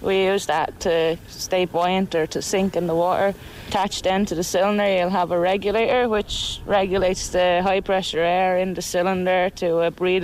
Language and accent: English; Kilmore Quay, Leinster, Ireland; growing up in Kilmore Quay, there wasn't much else to do than be in the water or on the boats or whatever.